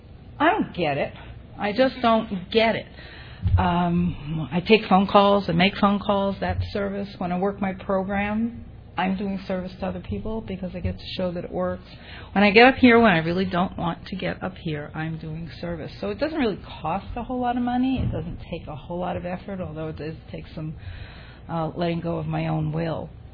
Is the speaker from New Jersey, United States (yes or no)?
no; San Diego, California, United States; I'm from San Diego.